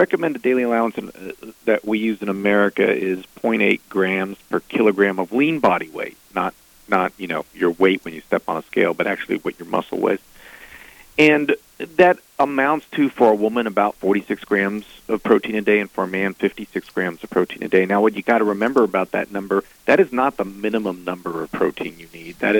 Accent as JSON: {"language": "English", "town": "Houston", "region": "Texas", "country": "United States", "tie": "born or raised there", "also_born_or_lived": "South Africa / Michigan", "said": "I've always been a Texan. I was actually born in South Africa, grew up in Texas, did my surgery training up in Michigan, but then came back home."}